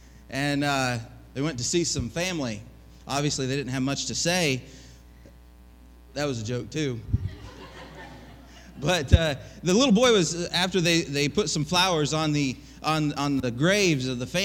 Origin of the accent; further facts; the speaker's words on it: Iowa, United States; I was talking to a friend of mine 2 or 3 months ago, and I'm from Iowa.